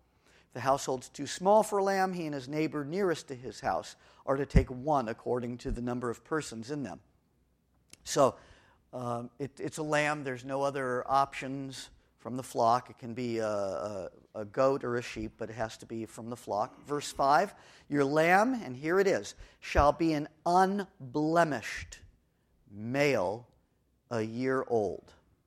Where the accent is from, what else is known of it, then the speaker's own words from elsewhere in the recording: Los Angeles, California, United States; Now, I'm from Los Angeles, so I don't know very much about livestock.